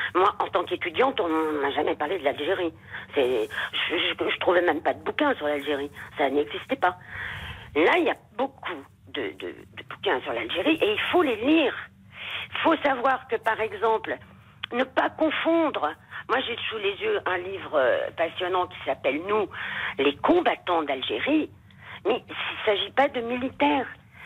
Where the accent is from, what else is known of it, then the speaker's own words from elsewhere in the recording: Lyon, Auvergne-Rhône-Alpes, France; born there; moi, je suis papier noir. Je suis née en 1952 à Lyon